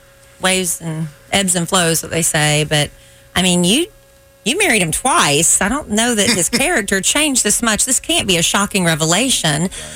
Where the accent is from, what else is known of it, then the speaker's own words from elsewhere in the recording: South Carolina, United States; A friend of mine's son that I grew up with in South Carolina